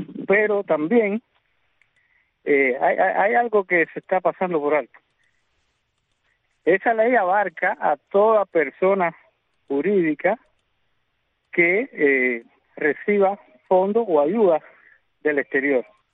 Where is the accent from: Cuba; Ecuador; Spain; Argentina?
Cuba; lo que nos corresponde como cubanos